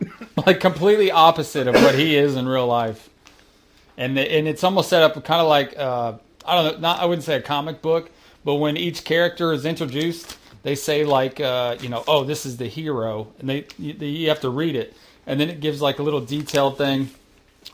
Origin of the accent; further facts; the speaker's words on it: Nebraska, United States; born there; I was born in Nebraska and lived on a farmhouse.